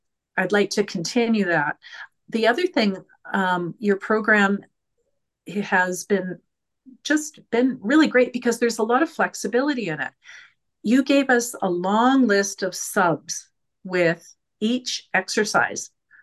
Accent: Canada; I'm Canadian. It was in Canadian funds.

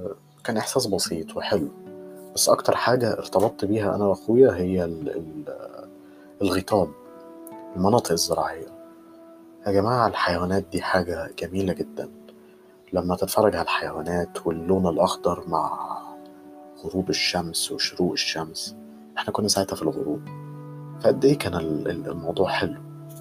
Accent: Banha, Qalyubia, Egypt; born there; انا اتولدت في بنها. بنها دي مدينة اللي بيعدي عليها خط سكة الحديد اللي أنا قلتها قبل كده، بأنها دي موجودة في محافظة تانية في محافظة القليوبية، تمام، وأوسنا في محافظة المنوفية

